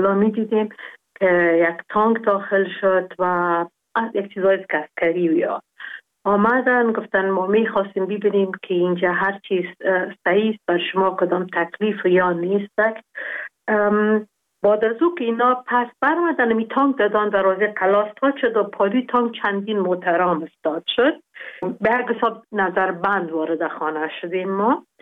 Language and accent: Persian; Jalalabad, Nangarhar, Afghanistan; گفتم از جلال آبادم بودم،